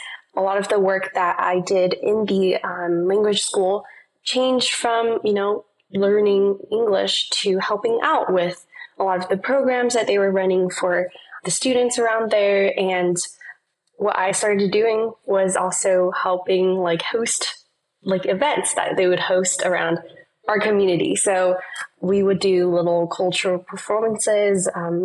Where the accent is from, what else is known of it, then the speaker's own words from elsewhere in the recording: Chula Vista, California, United States; I'm currently 17 years old, and I am from Chula Vista, which is roughly in San Diego, in California.